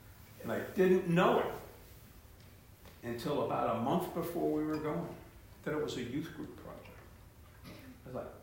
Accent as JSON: {"language": "English", "region": "West Virginia", "country": "United States", "tie": "born there", "said": "I was born in West Virginia. I was born maybe 30 miles from where they were working."}